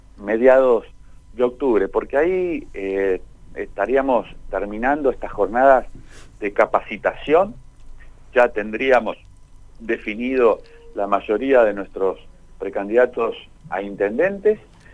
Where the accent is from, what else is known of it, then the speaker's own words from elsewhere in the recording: Argentina; como argentinos.